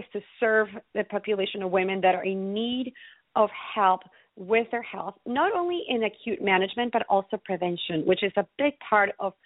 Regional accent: Ecuador; now in United States; my background originally, I come from Ecuador, South America. So I've been here in the United States for the last 17 years.

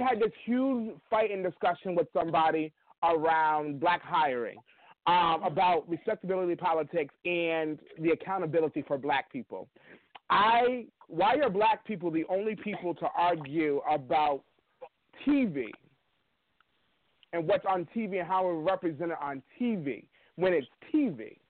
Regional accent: Connecticut, United States; I'm from Connecticut in the suburbs, but I went to college in Atlanta

